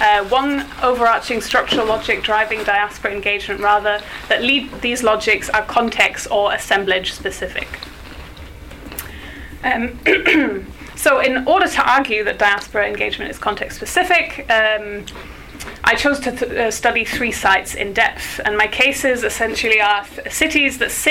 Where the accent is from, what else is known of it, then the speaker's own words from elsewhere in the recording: London, United Kingdom; although of course I chose London as one of my sites, which is also my hometown